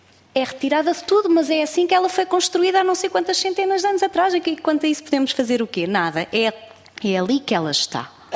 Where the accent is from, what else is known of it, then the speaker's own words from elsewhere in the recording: Peniche, Leiria, Portugal; tenho 32 anos, sou nascida e criada em Peniche, trabalho em Peniche, estudei em Peniche, tenho dois filhos a estudar em Peniche